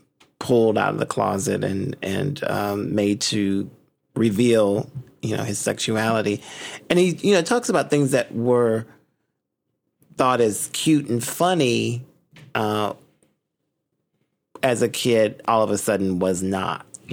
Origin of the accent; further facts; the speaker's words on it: Hickory, North Carolina, United States; I'm from Hickory.